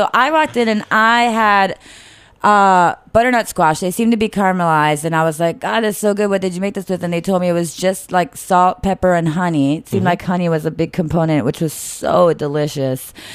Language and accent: English; Italy; now in United States; I'm from Italy